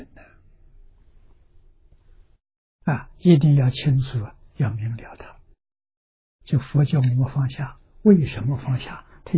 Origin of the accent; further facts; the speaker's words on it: Anhui, China; 我在我的老家在安徽，我回到老家出生的地方去看，这个村庄 在过去还像个样子